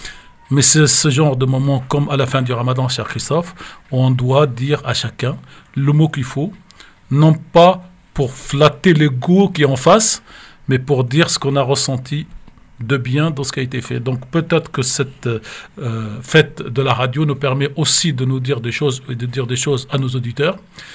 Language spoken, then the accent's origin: French; Tunisia; moved away; vous savez, j'ai quitté la Tunisie pour pouvoir continuer à dire ce que j'ai envie de dire quand je ne suis pas d'accord.